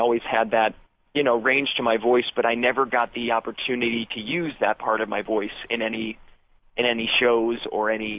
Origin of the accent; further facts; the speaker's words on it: Chicago, Illinois, United States; I saw this show for the first time at the Bank of America Theater in my hometown in Chicago